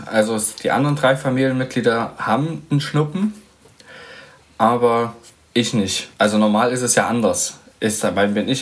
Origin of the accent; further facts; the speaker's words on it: Leipzig, Saxony, Germany; born there; ebenfalls gebürtig in Leipzig. Allerdings jetzt nicht mehr da wohnhaft